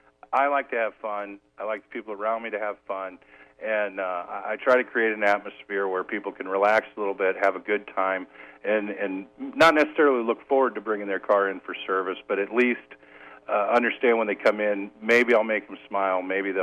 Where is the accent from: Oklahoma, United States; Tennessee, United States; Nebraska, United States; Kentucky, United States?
Nebraska, United States; Omaha; moved away as an adult; now in Iowa, United States; No, I grew up in Omaha, so I've moved a little ways away from home here.